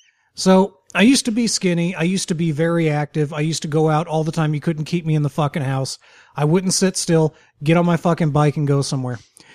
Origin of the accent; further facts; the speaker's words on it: St. Louis, Missouri, United States; born there; Okay, well, I was born in 1983 in St. Louis, and I haven't given a shit since.